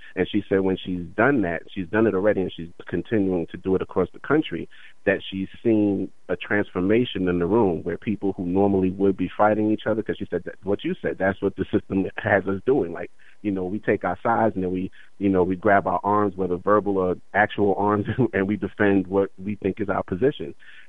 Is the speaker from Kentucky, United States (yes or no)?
no; Brooklyn, New York, United States; Yeah, Brooklyn. Yeah, that's where I'm from, too. So, I mean, I don't live there now, but I travel to New York all the time. But my family's still there.